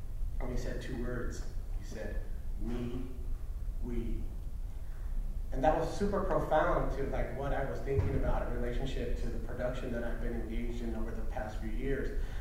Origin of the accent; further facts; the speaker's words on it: Los Angeles, California, United States; And mind you, I grew up in the Port of LA, so like shipping containers are like everywhere.